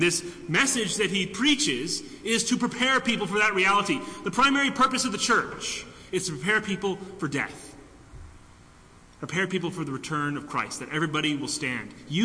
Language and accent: English; Indiana, United States; I grew up in Indiana, and we had a lot of pets. And a kind of a small farmette with chickens and ducks and goats and a donkey and all that kind of stuff.